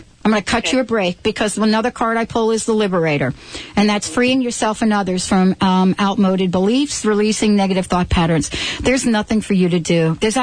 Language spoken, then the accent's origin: English; East Coast, United States; And, you know, I come from the East Coast.